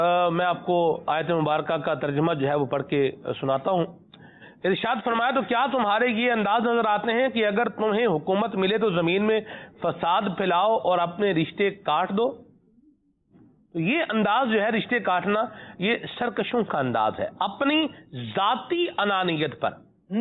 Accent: Punjab, Pakistan; میرا تعلق بھی پنجاب سے ہے

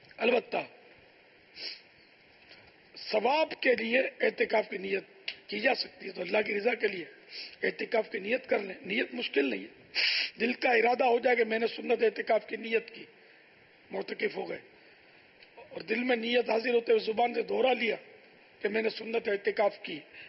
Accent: Karachi, Sindh, Pakistan; born there; تو پہلے زمزم نگر حیدرآباد اترے، اس کے بعد باب المدینہ آ گئے، پھر 1950 میں میری باب المدینہ کراچی میں پیدائش ہوئی الحمدللہ. تو یوں میں تو یہ کہا کرتا ہوں کہ میں تو اصلاً نسلاً پاکستانی ہوں

